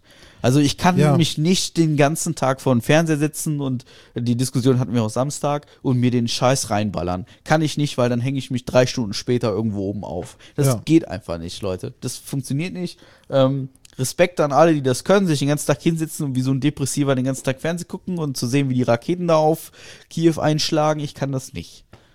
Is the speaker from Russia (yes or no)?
yes; Russia; So wie man das bei uns in Russland macht, und danach ist alles cool.